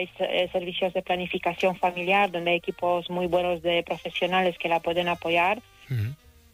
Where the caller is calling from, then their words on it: Castellón, Valencian Community, Spain; Yo os llamo de Castellón, soy una corresponsal de Castellón